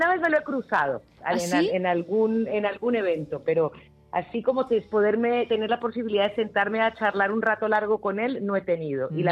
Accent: Colombia; por lo menos en mi caso, siendo colombiana

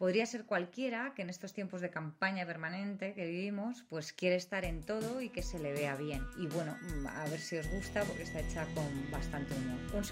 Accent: Logroño, La Rioja, Spain; somos de Logroño

